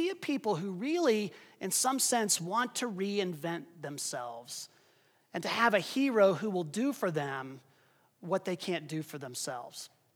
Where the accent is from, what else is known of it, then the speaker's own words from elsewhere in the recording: Pennsylvania, United States; as a boy growing up in Western Pennsylvania, deer hunting was like a second religion.